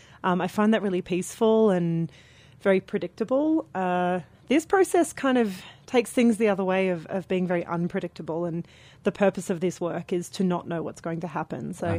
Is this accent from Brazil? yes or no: no; Australia; Yeah. Yeah. I'm from the Southeast.